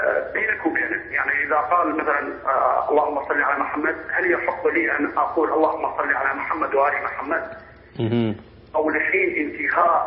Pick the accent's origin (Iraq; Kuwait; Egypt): Iraq; عندنا في العراق